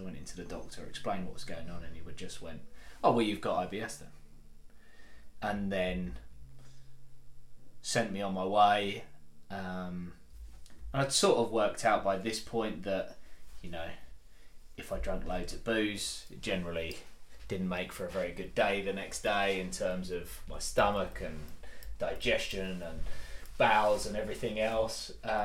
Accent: East of England, United Kingdom; because I grew up in Essex

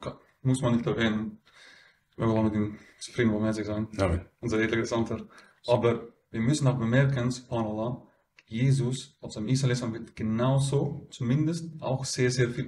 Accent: Switzerland; Weil ich bin Schweizer.

